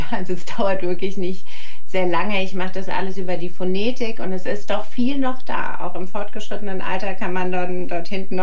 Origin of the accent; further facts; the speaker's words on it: Germany; born there; first language it; German is a second language; Ja, also geboren bin ich in Deutschland. Meine Mutter ist Italienerin und mein Vater ist Serbe. Da hatte ich natürlich ein bisschen was da. Die romanische Sprache, also das Italienische, ist die Muttersprache und da konnte ich Französisch und Spanisch einfach dranhängen.